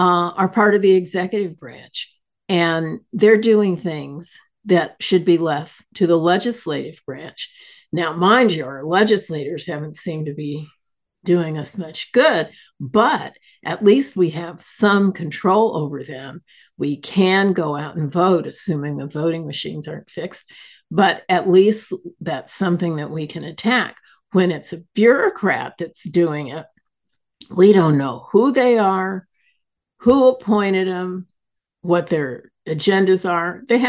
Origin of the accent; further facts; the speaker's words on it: California, United States; Oh, my home state, my birth state. It embarrasses me.